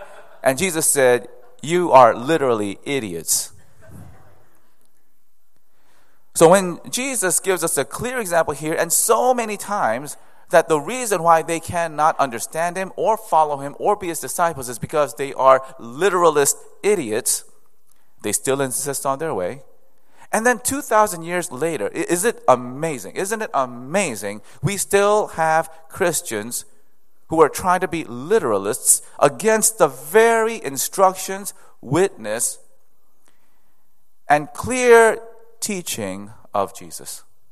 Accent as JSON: {"language": "English", "region": "the South", "country": "United States", "tie": "born or raised there", "said": "I grew up in the South, where I was surrounded by people who believed that the Bible was inerrant and infallible."}